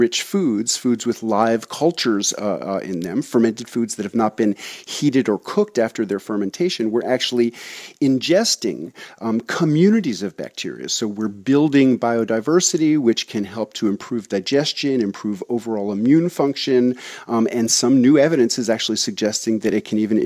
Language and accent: English; New York City, New York, United States; my initial interest in fermentation actually stems from, you know, a childhood growing up in New York City loving sour pickles.